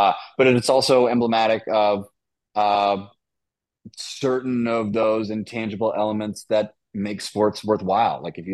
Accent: California, United States; Man, well, I was born and raised in the East Bay.

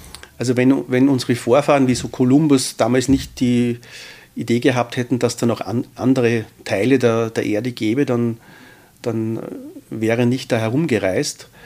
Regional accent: Austria; Also wir wissen, dass wir als Österreicher so zwischen 80 und 84 Jahre alt wären, statistisch.

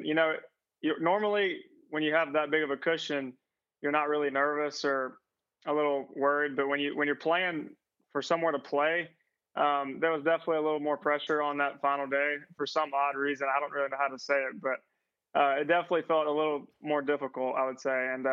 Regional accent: South Carolina, United States; also born or lived in Georgia, United States; I'm from South Carolina, Georgia area, so it'll be just kind of a quick drive over.

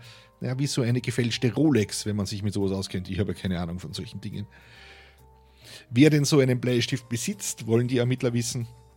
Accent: Austria; In Österreich sagt man ja einfach Meter oder Zentimeter dazu. Und dort am Land, wo ich herkomme

